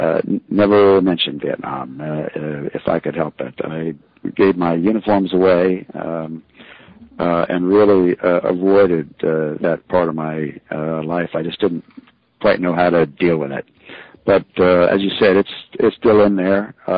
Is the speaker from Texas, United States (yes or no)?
no; Los Angeles, California, United States; I knew the people over at the West Los Angeles VA here in my hometown, and left filmmaking and began working as an outreach worker at the West Los Angeles VA.